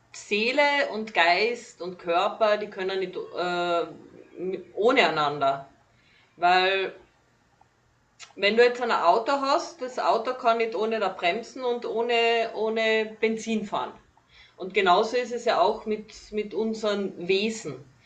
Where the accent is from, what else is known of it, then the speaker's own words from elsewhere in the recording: Carinthia, Austria; born there; ich bin gebürtige Kärntnerin, komme aus dem Kalifornien von Österreich